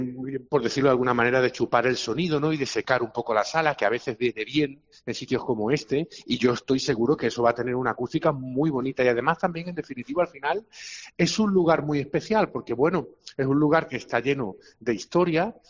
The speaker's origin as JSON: {"language": "Spanish", "town": "Málaga", "region": "Andalusia", "country": "Spain", "said": "como malagueño, he estado en varias ocasiones"}